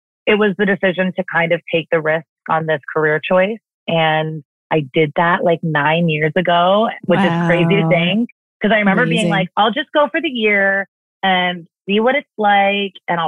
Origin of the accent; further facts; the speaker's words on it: Dartmouth, Nova Scotia, Canada; I am from Dartmouth, Nova Scotia, born and raised. I have tons of Cape Breton connections.